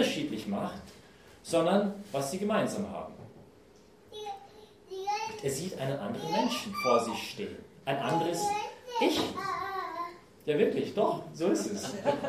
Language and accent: German; Canada; German is a second language; meinen Versuch, deutsche Wörter zu zerlegen, als Kanadier, sorry für diese Versuche